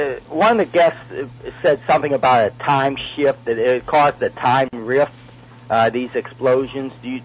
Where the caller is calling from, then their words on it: Pennsylvania, United States; from Pennsylvania.